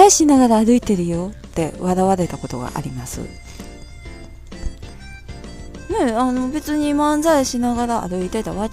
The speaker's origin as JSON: {"language": "Japanese", "region": "Kansai", "country": "Japan", "also_born_or_lived": "Kyoto", "accent": "Kansai dialect mixed with Akashi dialect", "said": "私の関西弁は両親が明石出身なので、明石弁の混じった関西弁、大阪弁になるんやと思います。"}